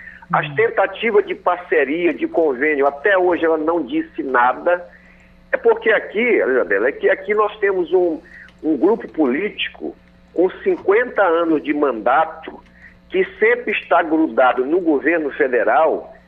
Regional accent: Maranhão, Brazil; Eu, como maranhense, estou rezando para todos os santos

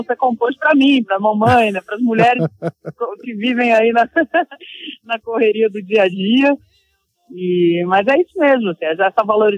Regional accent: Brazil; Eu sou mulher, né? Sou mãe, vivo nessa correria também, sou brasileira.

